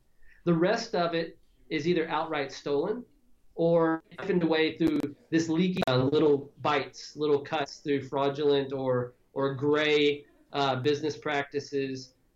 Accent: Kentucky, United States; I grew up pretty poor in Kentucky. Managed to get a bunch of academic scholarships to the University of Kentucky, and wound up dropping out.

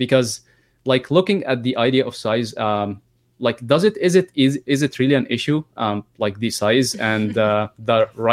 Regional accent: Egypt; English is a second language; Because I'm like from Egypt.

